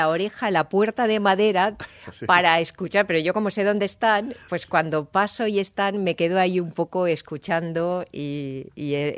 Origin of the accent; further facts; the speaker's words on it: Valencia, Valencian Community, Spain; yo soy del Cabañal, siempre reivindico mi origen